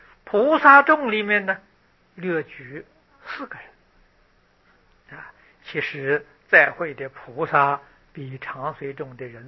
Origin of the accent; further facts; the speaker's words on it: China; 所以他的梵的经啊，我们中国人特别喜欢念